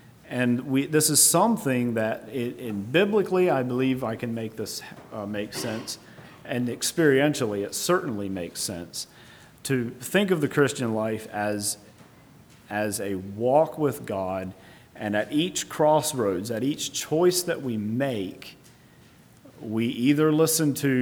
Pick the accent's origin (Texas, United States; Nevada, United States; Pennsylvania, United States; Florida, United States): Pennsylvania, United States; now in Southern US; For instance, there's differences in culture between here and where I grew up in Pennsylvania.